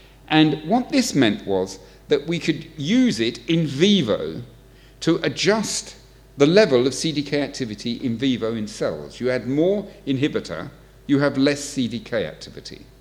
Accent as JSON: {"language": "English", "country": "United Kingdom", "said": "and being British and simple, I like simple things, and it's a very simple model."}